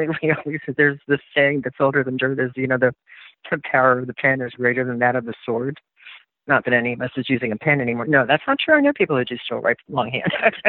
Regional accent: the South, United States; I'm from the South, so we see an awful lot of storm damages.

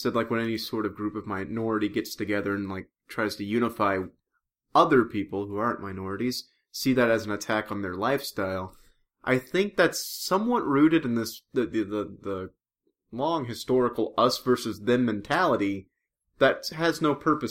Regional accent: New Orleans, Louisiana, United States; You know what's weird? I grew up in New Orleans.

